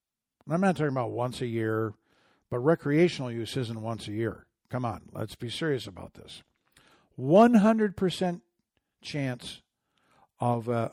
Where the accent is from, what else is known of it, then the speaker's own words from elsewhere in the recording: Michigan, United States; My home state of Michigan.